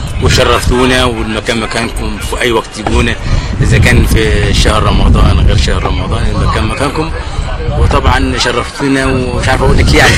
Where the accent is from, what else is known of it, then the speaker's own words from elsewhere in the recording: Asyut, Asyut Governorate, Egypt; accent: Saidi; انا اصلا من الصعيد، من اسيوط